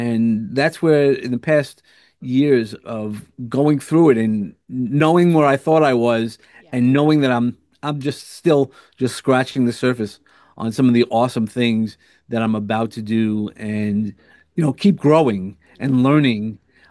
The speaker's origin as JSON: {"language": "English", "town": "Brooklyn", "region": "New York", "country": "United States", "said": "Well, I'm from Brooklyn, so"}